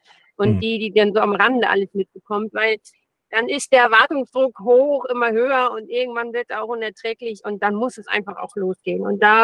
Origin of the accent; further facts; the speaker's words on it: Neumünster, Schleswig-Holstein, Germany; also born or lived in Eutin; Geboren in Eutin, aufgewachsen in Neumünster, genau.